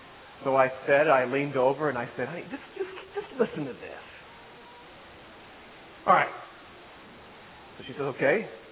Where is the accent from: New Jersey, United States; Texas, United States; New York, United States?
Texas, United States; I was raised in Texas and never heard of that.